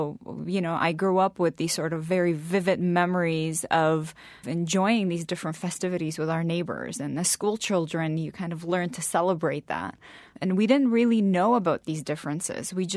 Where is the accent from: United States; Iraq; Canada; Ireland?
Iraq; Kirkuk, Kirkuk Governorate; also born or lived in Basra; I was born in Basra, and I grew up in Kirkuk.